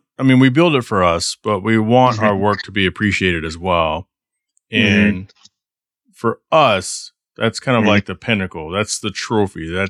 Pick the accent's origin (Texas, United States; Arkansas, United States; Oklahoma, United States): Texas, United States; Dallas; I grew up in Dallas. And then, you know, I was just a car dreamer like most people.